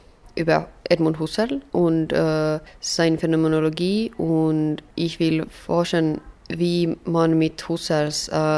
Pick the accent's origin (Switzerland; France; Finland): Finland; Helsinki, Uusimaa; German is a second language; now in Tübingen, Germany; Ich bin hier als Austauschstudent und ich komme aus Helsinki Universität.